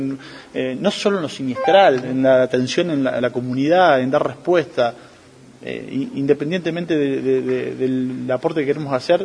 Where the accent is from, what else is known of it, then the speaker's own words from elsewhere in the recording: Argentina; un día que tiene mucha significancia para nosotros como argentinos